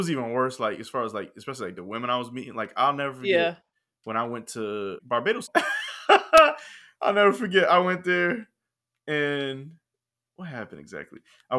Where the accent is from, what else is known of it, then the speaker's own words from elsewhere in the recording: United States; I'm not walking around puffing my chest out that I'm from America.